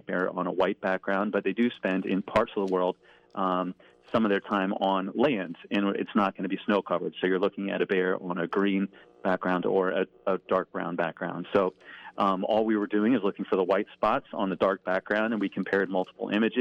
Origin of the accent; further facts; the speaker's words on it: Virginia, United States; moved away as an adult; Well, I'm originally from Virginia. I bounced around the country a little bit. I moved to Minnesota about 10 years ago